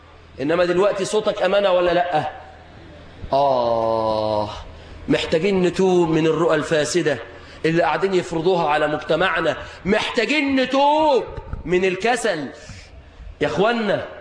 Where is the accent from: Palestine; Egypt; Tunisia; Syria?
Egypt; طبعا ده لو عندنا في مصر هنا هيقول له يا ابني